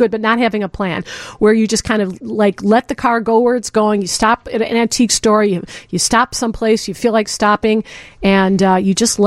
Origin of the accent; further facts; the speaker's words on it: Berwyn, Illinois, United States; I say that because I'm from Berwyn.